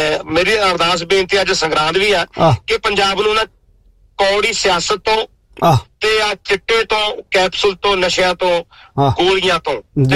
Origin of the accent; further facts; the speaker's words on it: Kartarpur, Punjab, India; ਕਰਤਾਰਪੁਰ ਜਲੰਧਰ ਤੇ ਜਾ ਕੇ ਮੇਰਾ ਪਿੰਡ ਜਰੂਰ ਮਿਲ